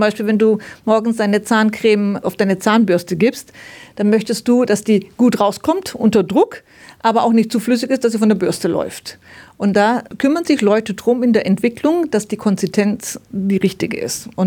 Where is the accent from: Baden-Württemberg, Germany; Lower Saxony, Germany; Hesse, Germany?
Baden-Württemberg, Germany; Aalen; Nein, ich komme aus Deutschland, das hast du genau richtig gehört. Aus Süddeutschland, aus Aalen in Baden-Württemberg.